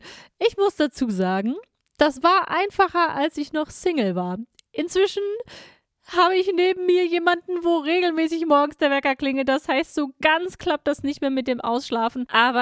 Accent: Hanover, Lower Saxony, Germany; ich komme aus Hannover

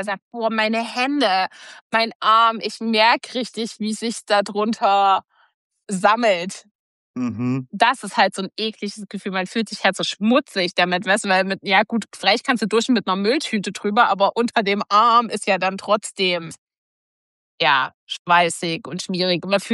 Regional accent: Thuringia, Germany; Früher bei uns in Thüringen

